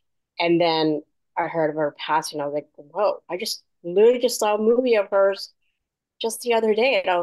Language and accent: English; Brampton, Ontario, Canada; I'm from Brampton, Ontario, Canada, and I kind of grew up with watching a bunch of series with Shannon Doherty in it.